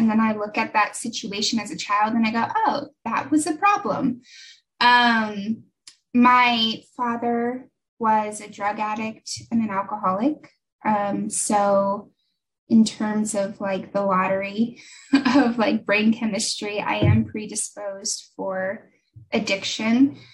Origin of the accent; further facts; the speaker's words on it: Arizona, United States; I'm from Arizona.